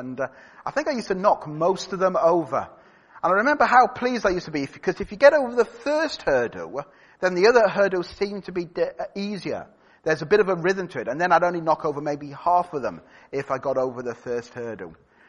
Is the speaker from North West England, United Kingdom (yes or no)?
yes; Great Harwood, North West England, United Kingdom; also born or lived in East Preston; It's a bit like talking to someone in Sussex saying, I'm from Great Harwood.